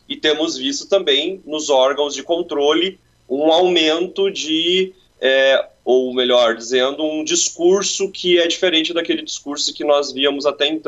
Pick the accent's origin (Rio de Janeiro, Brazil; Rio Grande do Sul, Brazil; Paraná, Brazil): Paraná, Brazil; Curitiba; Eu sou de Curitiba, né, da famigerada República de Curitiba